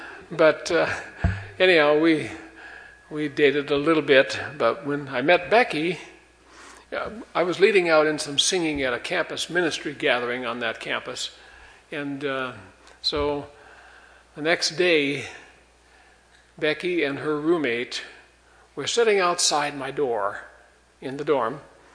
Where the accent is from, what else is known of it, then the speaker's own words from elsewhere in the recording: Minnesota, United States; We were attending the University of Minnesota. That's where we grew up back in Minnesota.